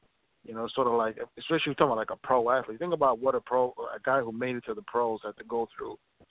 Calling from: Minneapolis, Minnesota, United States; Yes, sir. … calling from Minneapolis.

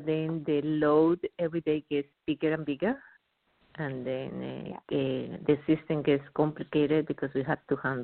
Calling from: New York, United States; In New York.

